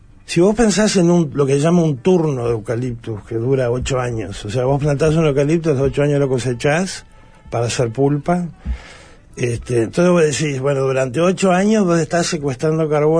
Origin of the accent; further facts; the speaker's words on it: Uruguay; Yo lo que pienso es esto, como uruguayo, ¿no?